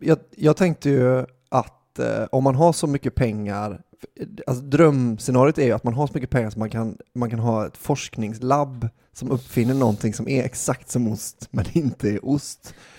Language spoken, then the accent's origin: Swedish; Gothenburg, Västra Götaland County, Sweden; jag är ändå typ från Göteborg.